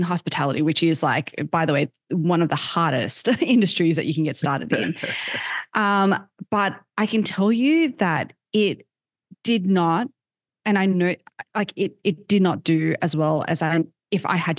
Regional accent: Sydney, New South Wales, Australia; now in Austin, United States; So I, you know, grew up in Australia, in Sydney, Australia.

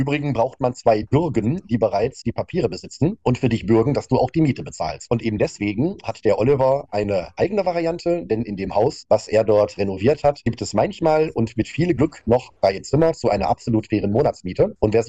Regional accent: North Rhine-Westphalia, Germany; Das bedeutet, ich komme aus dem Ruhrpott.

